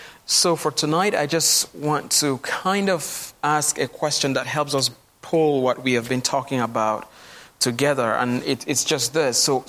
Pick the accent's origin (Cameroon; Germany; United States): Cameroon; As I've shared with you before, I grew up in Cameroon, and we had all sorts of gods.